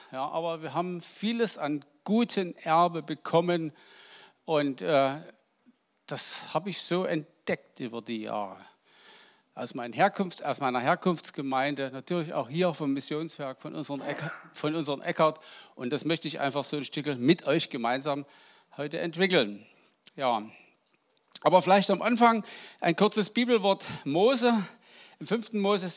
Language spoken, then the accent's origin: German; Penig, Saxony, Germany; now in Schmalkalden, Germany; dass ich eben aus Sachsen komme. Und das kann ich nicht verleugnen. Ja. Aus Penig. Ich bin aus Penig, ganz genau.